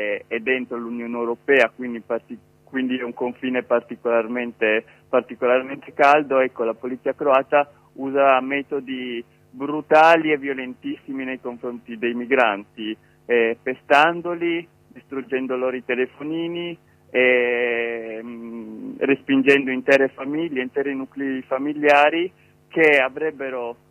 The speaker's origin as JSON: {"language": "Italian", "town": "Trieste", "region": "Friuli-Venezia Giulia", "country": "Italy", "said": "E io sono di Trieste"}